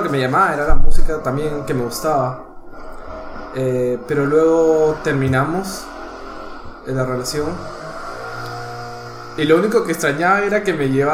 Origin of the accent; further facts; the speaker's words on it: Peru; moved away as an adult; now in Miami, United States; Y me crecí todo mi vida en Perú, hasta los 18. Y luego llegué acá a Miami.